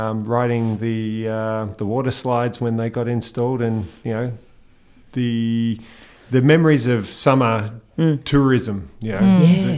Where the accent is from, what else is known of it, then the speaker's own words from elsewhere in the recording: Rosebud, Victoria, Australia; also born or lived in Mornington; whilst I was born in Mornington, we soon moved down to Rosebud and spent a lot of years.